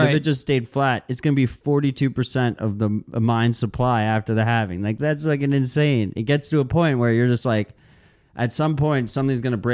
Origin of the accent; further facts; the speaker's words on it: New York City, New York, United States; And just as a New Yorker, I am amazed because, you know, I was a New York Bitcoiner